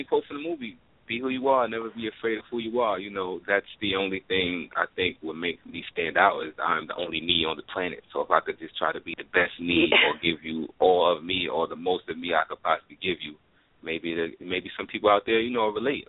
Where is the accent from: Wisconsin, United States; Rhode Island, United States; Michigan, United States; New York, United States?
New York, United States; New York City; That song, I think, definitely takes my journey from growing up in Brooklyn, New York, Coney Island, and takes me all the way to traveling the country on tours